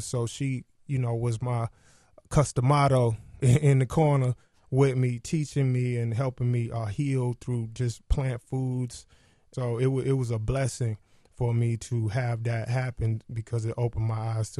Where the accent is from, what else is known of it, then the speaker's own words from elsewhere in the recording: the South, United States; I grew up in the South and, you know, eating soul food and fast food and junk food.